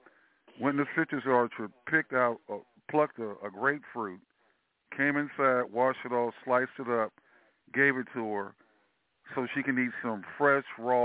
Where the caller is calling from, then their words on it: Florida, United States; Yeah, L.A., Central Florida.